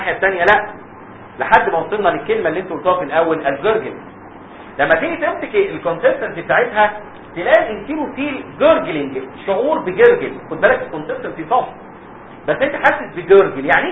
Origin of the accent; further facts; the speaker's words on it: Egypt; احنا عندنا في مصر مفيش حاجه بتبور